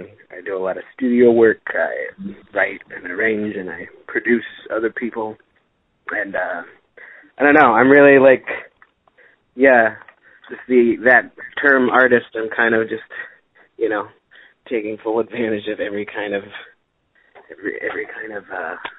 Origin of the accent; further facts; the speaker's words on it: Shawnee, Kansas, United States; also born or lived in Overland Park; Was born in Overland Park in 86. I grew up in Shawnee. I went to Shawnee Mission North.